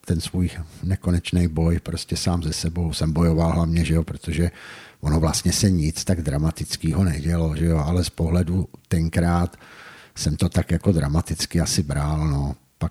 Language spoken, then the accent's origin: Czech; Pardubice, Pardubice Region, Czechia; já jsem předtím bydlel celý život v Pardubicích, ale vlastně celý svůj dospělý život v podstatě jakoby po pronájmech.